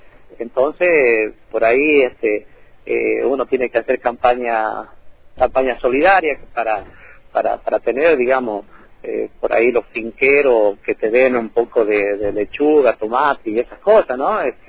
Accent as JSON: {"language": "Spanish", "town": "Fraile Pintado", "region": "Jujuy", "country": "Argentina", "tie": "born or raised there", "said": "en el pueblo donde yo nací, yo soy de Fraile Pintado, acá en la provincia de Jujuy"}